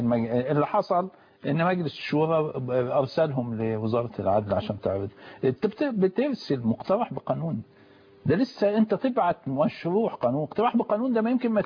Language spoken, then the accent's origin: Arabic; Egypt; عندنا في مصر